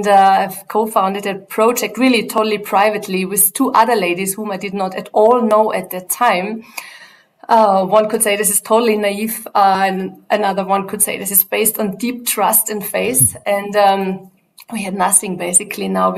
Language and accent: English; Austria; English is a second language; moved away as an adult; now in Zurich, Switzerland; I'm married to a Dutchman. That is why I have this long name, but originally, weird long name, but originally I come from Austria. I'm now in Zurich since more than 15 years.